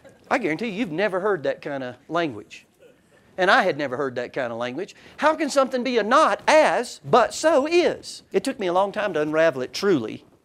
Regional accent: Orlando, Florida, United States; And I grew up in Orlando, Florida, when it was rural, before Mickey Mouse. I was born literally downtown Orlando, South Orange Blossom Trail, and it was a dirt road.

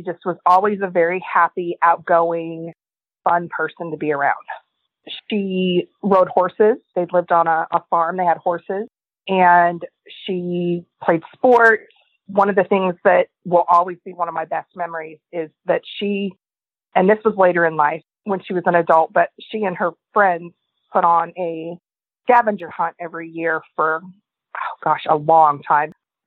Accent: Pleasant Hill, Missouri, United States; We grew up in Pleasant Hill, Missouri, very small town, and my mom and Echo's mom are sisters, and we grew up together.

